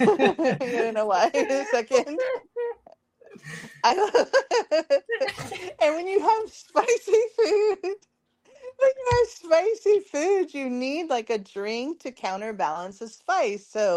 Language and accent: English; California, United States; And growing up in California, like our thing